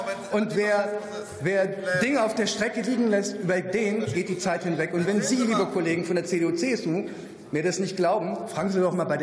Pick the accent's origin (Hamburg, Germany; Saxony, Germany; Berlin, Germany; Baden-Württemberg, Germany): Berlin, Germany; Ich komme aus Berlin.